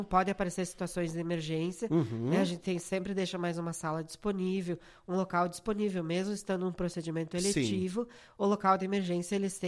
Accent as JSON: {"language": "Portuguese", "town": "Lagoa Vermelha", "region": "Rio Grande do Sul", "country": "Brazil", "said": "eu também sou de Lagoa Vermelha, né, já moro aqui 3 anos"}